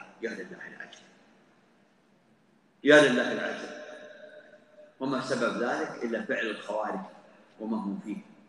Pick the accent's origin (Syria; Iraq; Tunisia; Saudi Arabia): Saudi Arabia; ونحن في بلادنا المملكة العربية السعودية